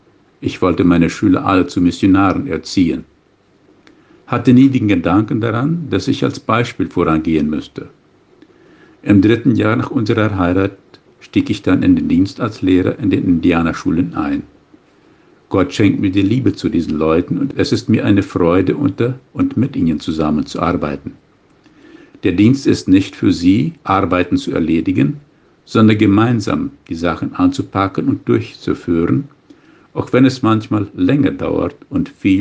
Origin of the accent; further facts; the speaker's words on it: Paraguay; geboren und aufgewachsen in Hochstadt Paratodo.